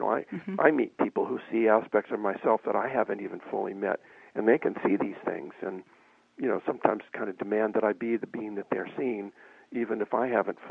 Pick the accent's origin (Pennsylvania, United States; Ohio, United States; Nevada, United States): Nevada, United States; Las Vegas; born there; now in Santa Cruz, United States; Well, I was born in Las Vegas.